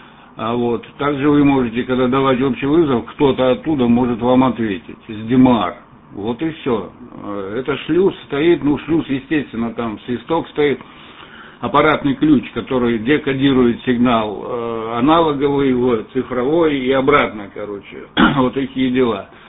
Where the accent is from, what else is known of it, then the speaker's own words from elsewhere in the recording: Lermontov, Stavropol Krai, Russia; now in Antwerp, Belgium; я из Лермонтова сам. Ну, сейчас я в Антверпене, Бельгия, у меня российский позывной